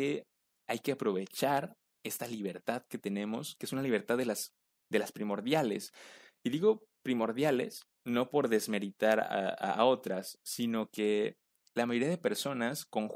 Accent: Mexico; born there; yo agradezco haber nacido en México

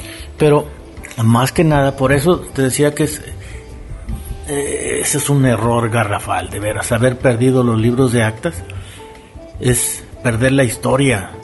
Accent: Mexico; somos mexicanos y estamos en Vallarta.

